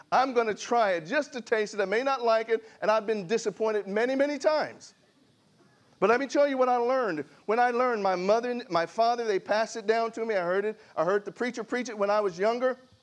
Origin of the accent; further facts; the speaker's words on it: Oklahoma, United States; moved away as an adult; also born or lived in Texas / Washington; now in California, United States; I moved to California about 2 years ago. I grew up in the Midwest. I was born and raised in Oklahoma. And then I moved to Texas, and I lived there for about 30 years.